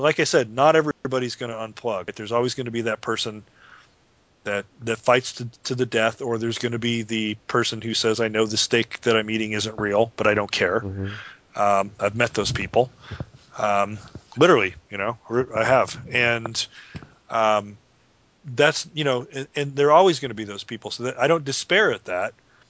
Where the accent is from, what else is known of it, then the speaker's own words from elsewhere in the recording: Chicago, Illinois, United States; I grew up in Chicago.